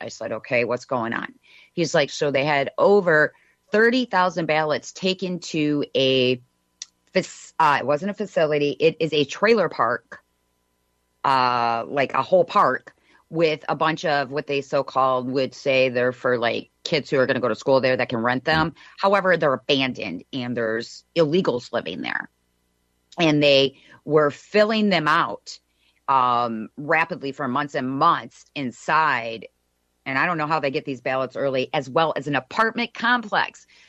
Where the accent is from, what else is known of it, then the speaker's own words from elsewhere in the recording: Michigan, United States; irritated about this election already in Michigan. So we have such a corrupt Secretary of State in my home state here.